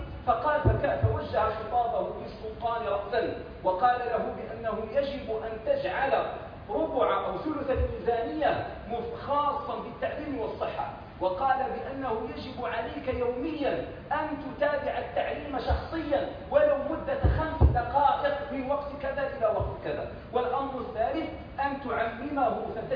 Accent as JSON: {"language": "Arabic", "country": "Morocco", "said": "عندنا في المغرب"}